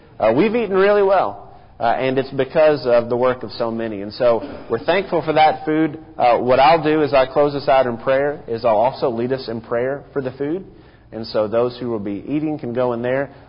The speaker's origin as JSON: {"language": "English", "town": "Memphis", "region": "Tennessee", "country": "United States", "tie": "born or raised there", "said": "I grew up in the Memphis area, and a lot of people came to Memphis to see Graceland, to see where … lived, to see that place."}